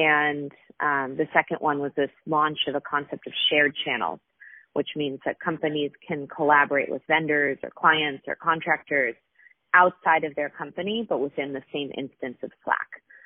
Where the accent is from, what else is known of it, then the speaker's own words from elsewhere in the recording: Boston, Massachusetts, United States; I am an East Coaster. So I grew up in Boston.